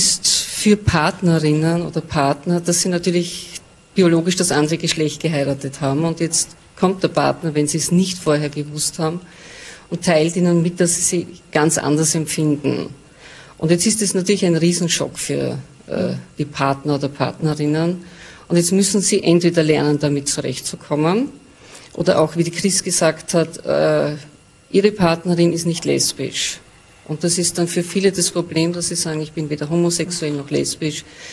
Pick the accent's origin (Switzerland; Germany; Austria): Austria; Es gibt auch eine Empfehlung bei uns in Österreich, dass sie einfach Therapie machen müssen.